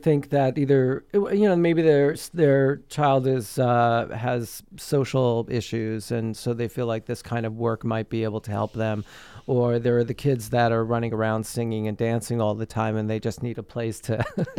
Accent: Long Island, New York, United States; So, if there was a hurricane, I came from Long Island.

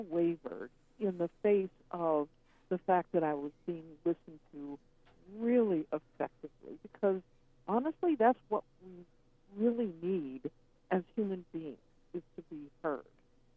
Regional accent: Boston, Massachusetts, United States; Well, I am a person who was very lucky. I'm an Easterner. And I grew up in Boston, and I had a grandmother and a pair of parents who were superb listeners

